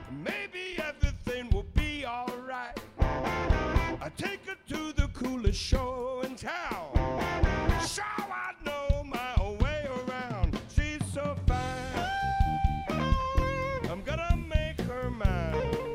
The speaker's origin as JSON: {"language": "English", "region": "Florida", "country": "United States", "also_born_or_lived": "Georgia", "said": "I'm from Florida and Georgia, so, you know, I don't think there's one snowmobile down there."}